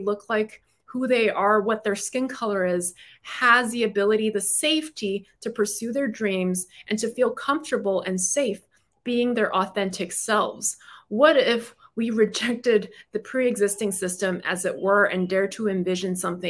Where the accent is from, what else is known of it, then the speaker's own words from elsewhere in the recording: Brooklyn, New York, United States; I'm a litigator. I'm from Brooklyn. I'm loud.